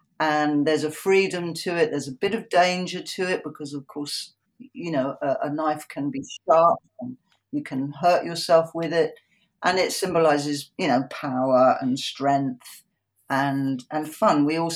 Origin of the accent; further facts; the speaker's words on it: London, United Kingdom; I was growing up in London, but I was growing up Polish. So I lived in a very different world from my English friends.